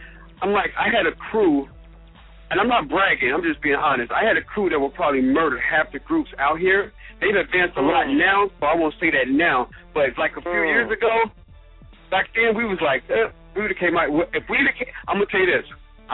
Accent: Cincinnati, Ohio, United States; When I grew up, like I grew up in Cincinnati, most people know that. That was all we did was battle.

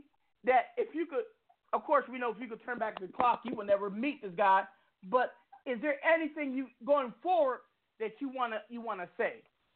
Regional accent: Seattle, Washington, United States; I'm from the West Coast. I'm from a place called Seattle, Washington.

